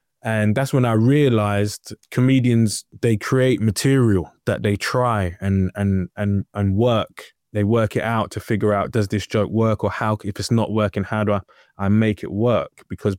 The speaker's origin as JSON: {"language": "English", "town": "Lewisham", "region": "London", "country": "United Kingdom", "tie": "born or raised there", "said": "I was born in Southeast London, the old Greenwich Hospital. I think it's a library now, and lived there my whole life, living in Lewisham and then moving out a little bit further."}